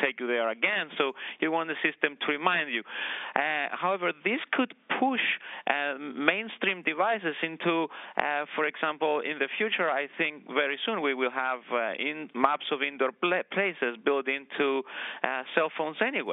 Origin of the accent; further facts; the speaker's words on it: Cyprus; moved away as an adult; now in United States; I come from Cyprus. I'm a native of Cyprus. I came to the U.S.